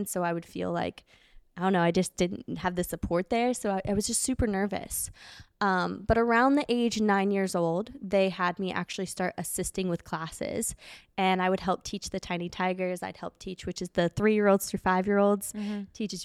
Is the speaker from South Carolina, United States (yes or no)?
no; Las Vegas, Nevada, United States; So I grew up in Las Vegas, Nevada.